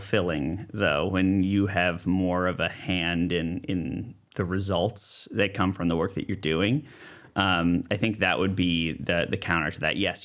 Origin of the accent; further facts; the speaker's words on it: East Coast, United States; I'm not from California, I'm from the East Coast.